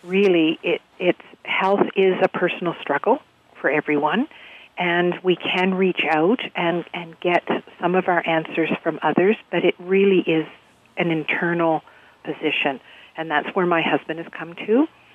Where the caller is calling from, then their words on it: Alberta, Canada; I'm calling you from Alberta.